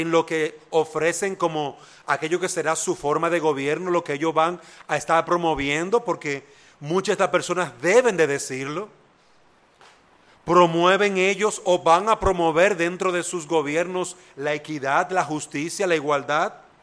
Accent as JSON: {"language": "Spanish", "country": "Dominican Republic", "said": "es un derecho que como dominicanos tenemos, un derecho que debemos de ejercer"}